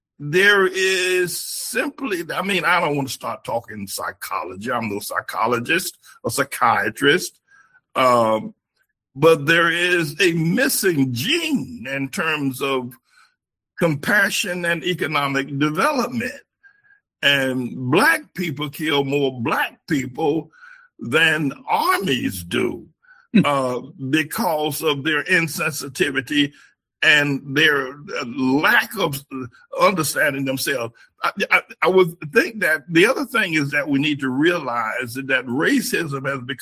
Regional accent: North Carolina, United States; I grew up in North Carolina. I grew up Jim Crow.

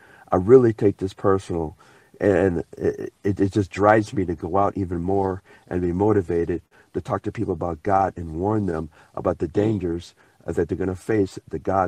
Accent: California, United States; I take this kind of personal because I'm from the Bay Area

